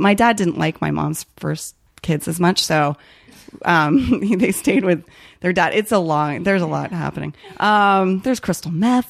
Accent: Chicago, Illinois, United States; born there; also born or lived in Ohio / New Jersey / Alabama / California; now in Los Angeles, United States; I was born in Chicago, then I moved to Ohio, then I moved to New Jersey, then I moved to Alabama, then I moved to California, and then I moved to South Korea, and then I moved to Virginia

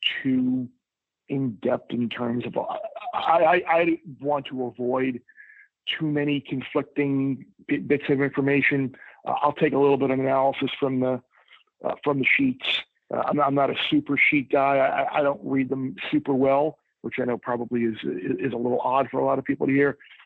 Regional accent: New York, United States; Well, growing up on Long Island, I mean, I always had access to Belmont, Aqueduct, Suffolk Meadows, which was a little quarter horse track, basically 10, 15 minutes from my house in Suffolk County.

